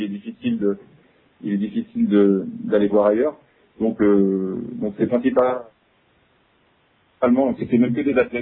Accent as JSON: {"language": "French", "town": "Lyon", "region": "Auvergne-Rhône-Alpes", "country": "France", "said": "En fait, moi, je suis de Lyon, puis j'ai pas bougé."}